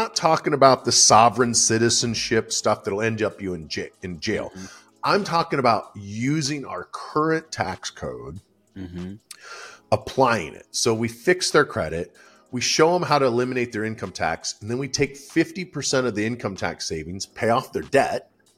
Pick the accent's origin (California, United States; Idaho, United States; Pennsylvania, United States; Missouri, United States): Idaho, United States; I grew up in Idaho and we're known for potatoes, and that was our favorite meal.